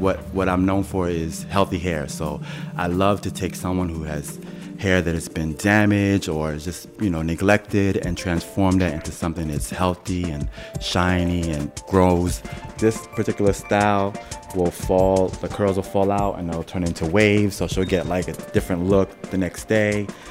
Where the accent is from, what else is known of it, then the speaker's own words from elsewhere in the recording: New York, United States; moved away as an adult; I'm from New York. I moved out here. I got a job at a salon.